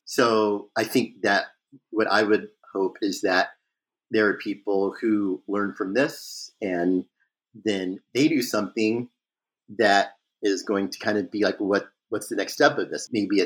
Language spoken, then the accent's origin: English; Flint, Michigan, United States; because I grew up in Flint, Michigan for a time.